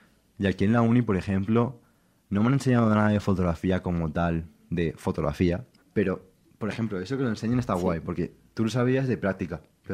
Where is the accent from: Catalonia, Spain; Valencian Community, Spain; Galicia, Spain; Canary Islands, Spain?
Valencian Community, Spain; Valencia; yo por ejemplo soy de Valencia